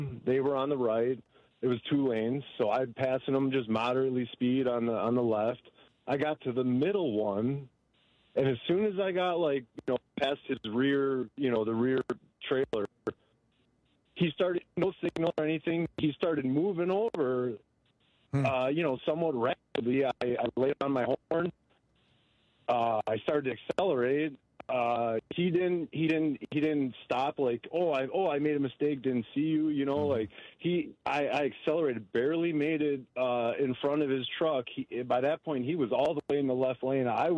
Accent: Wisconsin, United States; I'm from Wisconsin, but I was in Ohio.

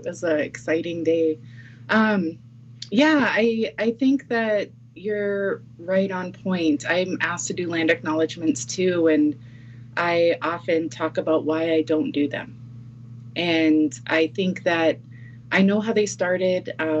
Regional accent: Nebraska, United States; So our relationship, I think, as Maha people, so I'm Omaha, and Maha means the people who went upstream

